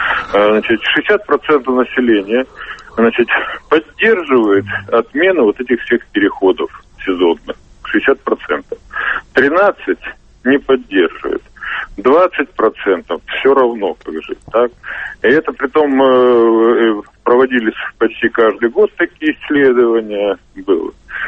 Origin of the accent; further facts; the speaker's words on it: Siberia, Russia; я сам, например, родом из Сибири и, так сказать, знаю это все не понаслышке.